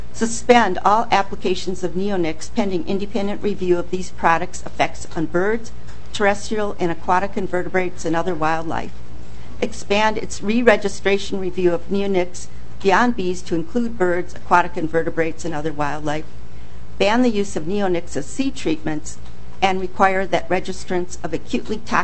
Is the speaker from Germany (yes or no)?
no; St. Louis Park, Minnesota, United States; I'm from St. Louis Park.